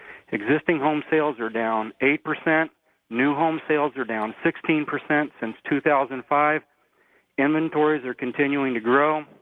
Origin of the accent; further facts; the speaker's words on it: Chicago, Illinois, United States; I'd like to say hi to everybody that's tuning in to WLS in Chicago, my hometown here.